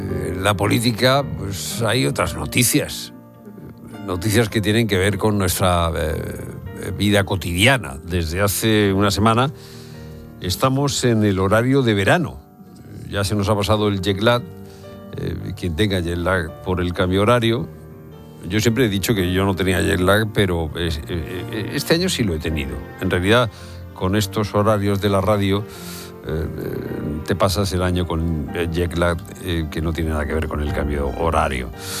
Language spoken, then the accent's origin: Spanish; Andalusia, Spain; Un día para que los andaluces nos sintamos ofendidos, porque nos maltratan por nuestro acento.